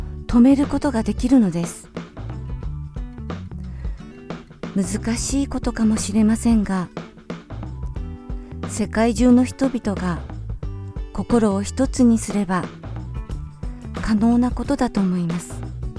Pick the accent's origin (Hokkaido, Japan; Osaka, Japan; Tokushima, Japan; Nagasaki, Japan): Nagasaki, Japan; 私のふるさと長崎は70年前、1945年8月9日11時2分に原子爆弾が投下され、たくさんの尊い命を奪われました。